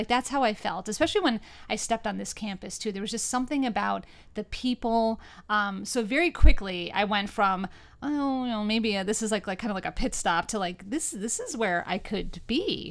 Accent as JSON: {"language": "English", "region": "New York", "country": "United States", "moved": "yes", "lives_now": "Pennsylvania, United States", "said": "so I came here from New York and I went to York College."}